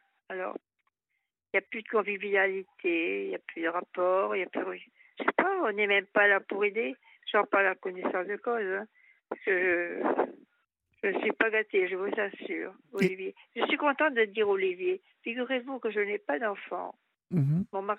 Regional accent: Arras, Hauts-de-France, France; now in Seine-Saint-Denis, France; Des Hauts-de-France, d'Arras.

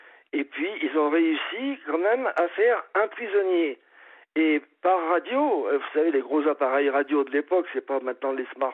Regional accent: France; je suis un bon Français. Hein. Je suis Français de chousse, machin.

